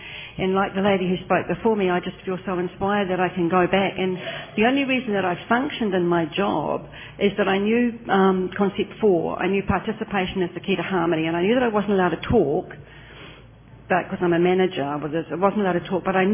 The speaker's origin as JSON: {"language": "English", "country": "New Zealand", "said": "I'm from New Zealand, and it's just wonderful to be here"}